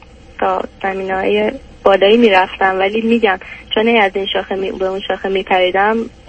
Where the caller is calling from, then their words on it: Michigan, United States; من سمت میشیگان هستم.